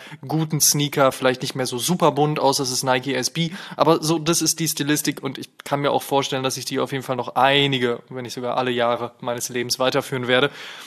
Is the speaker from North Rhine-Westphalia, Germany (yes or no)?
yes; Münster, North Rhine-Westphalia, Germany; nach Münster gefahren, in meine alte Heimat